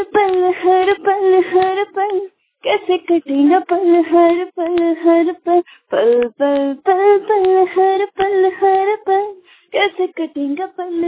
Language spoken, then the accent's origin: Hindi; Jamshedpur, Jharkhand, India; मैं झारखंड से आई हूँ जमशेदपुर।